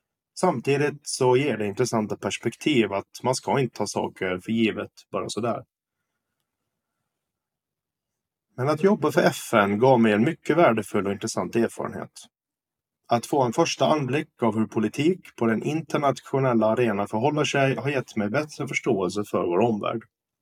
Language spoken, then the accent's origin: Swedish; Åland, Finland; first language Swedish; Min egen var ju att jag är från Finland och närmare bestämt Åland. Mitt modersmål är dock svenska och där jag specifikt kommer ifrån pratar ingen i regel finska.